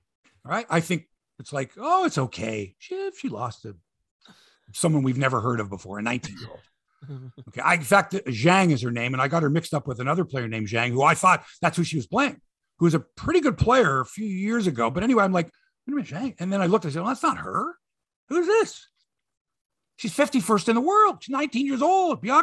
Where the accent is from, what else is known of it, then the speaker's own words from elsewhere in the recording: Canada; I'm a Canadian tennis fan. I want to watch my Canadians too